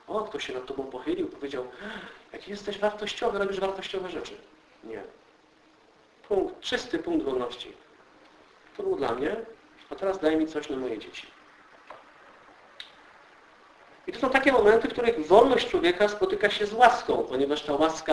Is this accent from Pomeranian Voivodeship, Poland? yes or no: no; Głogów, Lower Silesian Voivodeship, Poland; Ja pochodzę z parafii redemptorystów z Głogowa i kościół, w którym ja się wychowywałem, jest kościołem pod wezwaniem świętego Klemensa.